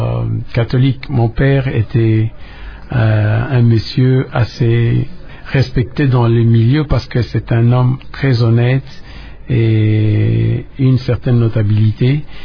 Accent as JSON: {"language": "French", "town": "Kikwit", "region": "Kwilu", "country": "DR Congo", "tie": "born or raised there", "said": "Je suis né à Kikwit le 17 avril 1953."}